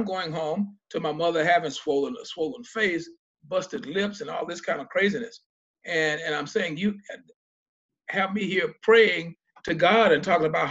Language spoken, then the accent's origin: English; Bossier City, Louisiana, United States; I've lived in Shreveport, but I hail from Bossier City.